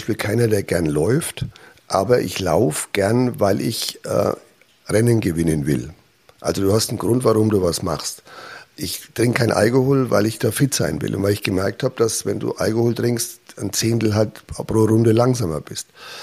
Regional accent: Bavaria, Germany; Ich bin in Oberfranken aufgewachsen, an der Frankenwald-Bergrennstrecke.

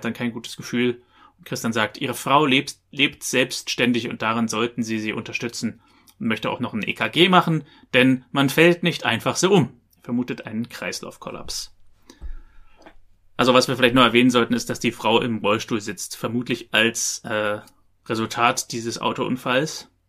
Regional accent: Berlin, Germany; ich bin ja aus Berlin

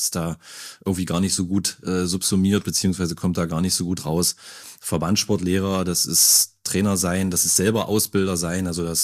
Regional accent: Magdeburg, Saxony-Anhalt, Germany; Ich bin Magdeburger Jung. Ich war zwischenzeitlich mal im Jerichower Land stationiert, weil meine Eltern in den 90er Jahren, wie so viele, auf die Idee gekommen sind, so ein bisschen in die Vorstadt zu ziehen, aufs Land zu ziehen.

